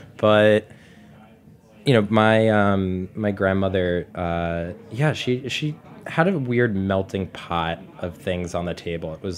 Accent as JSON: {"language": "English", "town": "Boca Raton", "region": "Florida", "country": "United States", "tie": "born or raised there", "moved": "as an adult", "lives_now": "New York, United States", "said": "I grew up in Boca Raton, Florida, which is like the pun of, you know, like a Jerry Seinfeld joke. I always hate saying I'm like from Boca."}